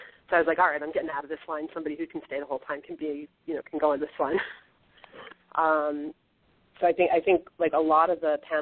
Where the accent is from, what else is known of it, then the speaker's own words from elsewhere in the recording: New York City, New York, United States; I'm from New York City